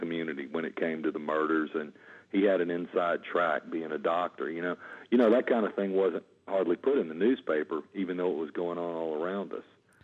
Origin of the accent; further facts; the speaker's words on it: Natchez, Mississippi, United States; So growing up in Natchez, I really, as people do in the South, really saw both sides of the racial equation and the relationship.